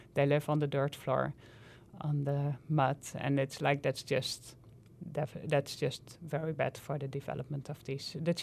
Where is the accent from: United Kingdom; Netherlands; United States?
Netherlands; moved away; Like, I came from Holland. I'm a Dutch citizen.